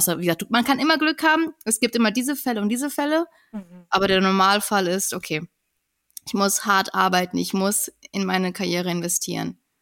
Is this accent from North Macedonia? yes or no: no; Kazakhstan; now in Germany; Also wir sind aus Kasachstan irgendwann mal ausgewandert, hatten dementsprechend kein Geld, sind vor Armut nach Deutschland gekommen. Und dann hatte ich eine schöne Kindheit auf jeden Fall.